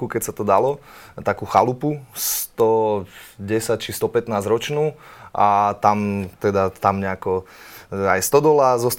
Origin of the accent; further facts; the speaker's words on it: Bratislava, Bratislava Region, Slovakia; Ja som sa narodil teda v Bratislave, 32 rokov som tam žil stále a potom už teda som sa nejakým spôsobom zo záhoráčtil, ale moji rodičia, jedna celá strana rodiny sú z Moravy, takže ja hovorím, ja som veľká Morava.